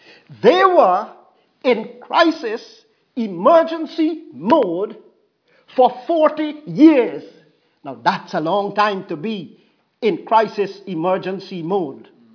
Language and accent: English; United Kingdom; Our egos hate that. You know why? Partly because we are British.